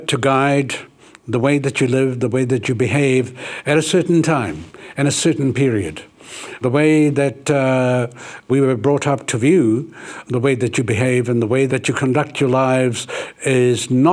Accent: Ruatahuna, Bay of Plenty, New Zealand; It depends where you're from. And we're from Ruatahuna

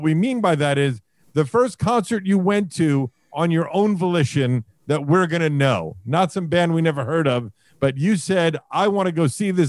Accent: North Miami, Florida, United States; And also I grew up in North Miami as well, near Aventura

